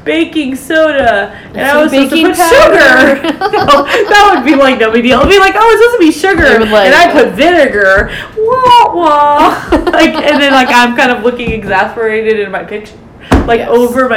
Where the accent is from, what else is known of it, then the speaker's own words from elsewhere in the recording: California, United States; Dude, my family's in California. I grew up in California.